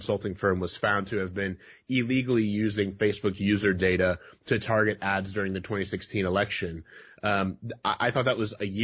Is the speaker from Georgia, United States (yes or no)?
no; Fort Wayne, Indiana, United States; my wife and I will start the trek up north. We're both from Fort Wayne, Indiana.